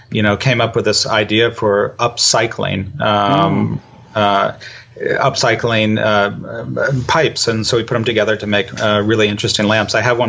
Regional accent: California, United States; now in China; hey, I'm from California, I'm not scary, I'm living in China

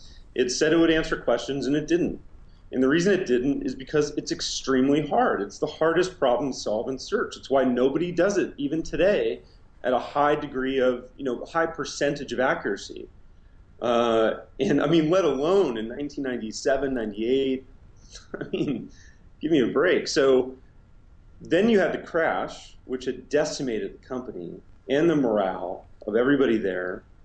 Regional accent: California, United States; now in Atlanta, United States; I was from the Bay Area. So I grew up on the peninsula, 5 minutes from Stanford.

